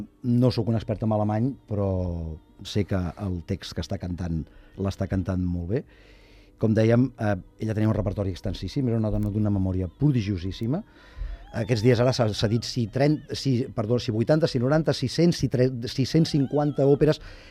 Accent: Barcelona, Catalonia, Spain; jo sóc de Barcelona.

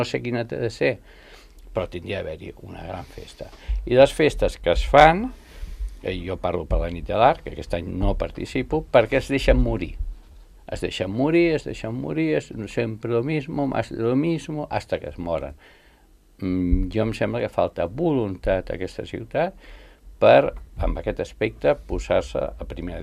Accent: El Masnou, Catalonia, Spain; jo recordo el meu poble on jo he nascut, a Masnou

